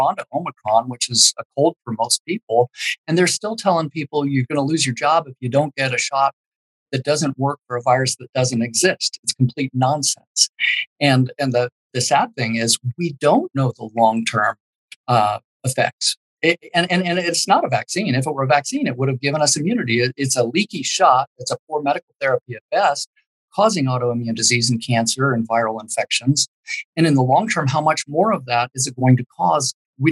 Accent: United States; Sure, I'm a doctor, but the most important title I wear is I'm an American.

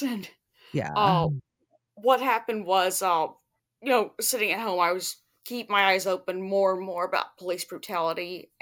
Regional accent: Alabama, United States; Yes, I'm from Alabama.

